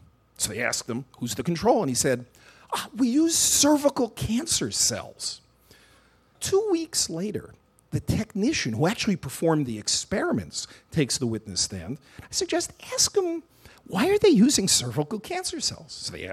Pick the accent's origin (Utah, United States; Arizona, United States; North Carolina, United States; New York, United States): New York, United States; Brooklyn; I'm from Brooklyn.